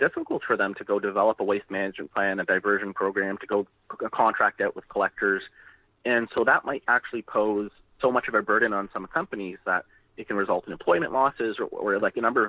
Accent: Canada; So I grew up in Canada, and the reduce, reuse, recycle mantra was beat into my head since the early 1980s when I was born.

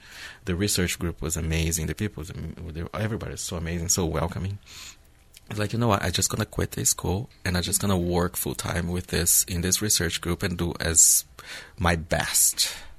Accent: Brazil; English is a second language; moved away; and I come from Brazil. It was like summer all year long.

